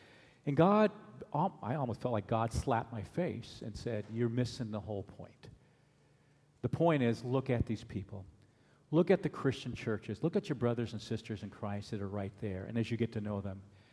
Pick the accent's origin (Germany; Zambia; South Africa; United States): Germany; And I grew up in Germany, so Germany was not a nation for me. It was my place, plus the USA.